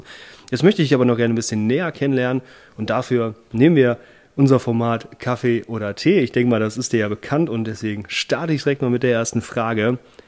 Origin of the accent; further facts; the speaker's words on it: North Rhine-Westphalia, Germany; Also ich komme ja selber aus dem Rheinland, auch Kölner Gegend.